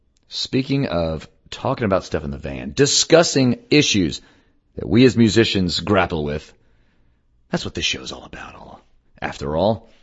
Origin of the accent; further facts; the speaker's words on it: Dallas, Texas, United States; So good to be back in my hometown of Dallas to play a show.